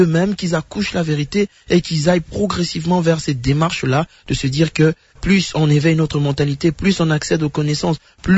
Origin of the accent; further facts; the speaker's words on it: DR Congo; je pense qu'en tant que Congolais, nous sommes tous nés avec cet ADN de l'amour de notre pays, cet ADN de vouloir transformer la RDC